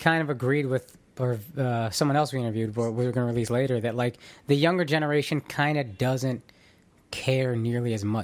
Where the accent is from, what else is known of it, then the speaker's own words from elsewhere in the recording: North India, India; because I'm North Indian and light skin